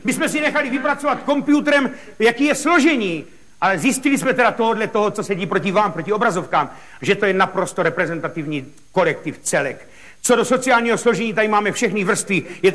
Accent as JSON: {"language": "Czech", "town": "Ivančice", "region": "South Moravian Region", "country": "Czechia", "tie": "born or raised there", "said": "v Ivančicích. To je moje rodné město"}